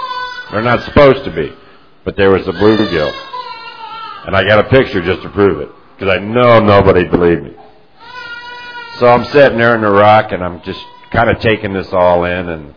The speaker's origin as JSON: {"language": "English", "town": "Ralston", "country": "United States", "said": "I'm originally from Ralston, which is the town."}